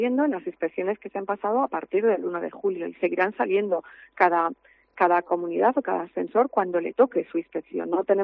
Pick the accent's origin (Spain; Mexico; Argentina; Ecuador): Spain; Galicia; te contesto como buena gallega, depende